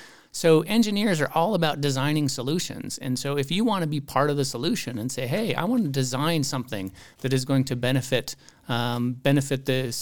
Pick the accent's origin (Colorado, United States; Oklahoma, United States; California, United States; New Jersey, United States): Colorado, United States; you know, I'm from the San Luis Valley, but there's someone here from Loveland, and we get to talk with them.